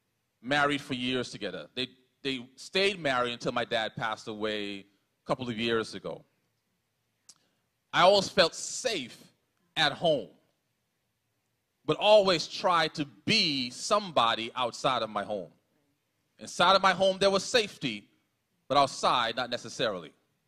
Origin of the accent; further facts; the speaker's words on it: Bahamas; But growing up in the Bahamas, at the time that I was born and grew up there, Haitians weren't really respected or welcomed by some Bahamians. It's a fact. And so even though I was born in the country